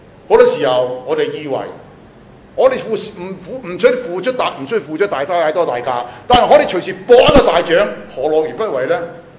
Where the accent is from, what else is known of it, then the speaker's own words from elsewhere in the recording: Hong Kong; 这个是一个以小博大的游戏，我们香港人很喜欢玩以小博大的游戏。